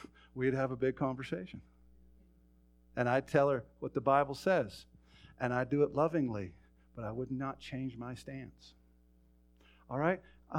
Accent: Dutton, Montana, United States; Here's something sweet out of my hometown of Dutton, Montana.

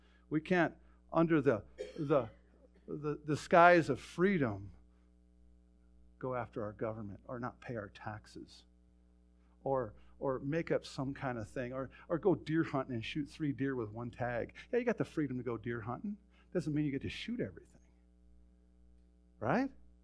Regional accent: Dutton, Montana, United States; Here's something sweet out of my hometown of Dutton, Montana.

